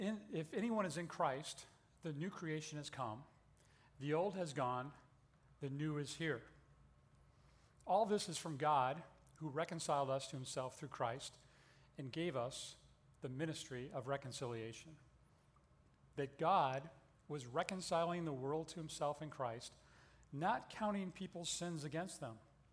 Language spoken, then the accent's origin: English; Indiana, United States; Jay and I grew up together in Indiana.